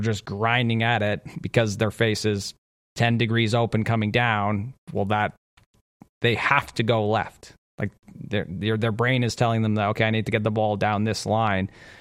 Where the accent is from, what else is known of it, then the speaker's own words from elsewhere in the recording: Canada; as a Canadian, you're not allowed to really hate anybody.